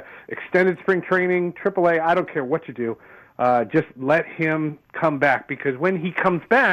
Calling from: New Jersey, United States; I'm calling you from Jersey.

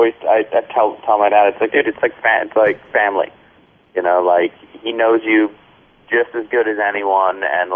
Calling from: Los Angeles, California, United States; I'm in Los Angeles.

